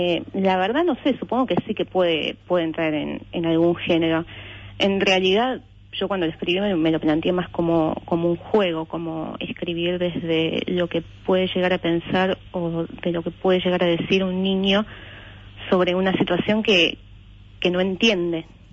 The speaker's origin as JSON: {"language": "Spanish", "town": "Wilde", "region": "Buenos Aires Province", "country": "Argentina", "tie": "born or raised there", "said": "Crecí en Wilde, sí."}